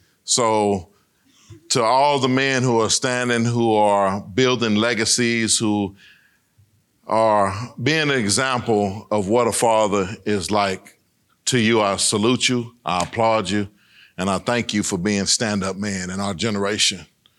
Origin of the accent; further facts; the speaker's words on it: Corpus Christi, Texas, United States; born there; But I was born in Corpus Christi.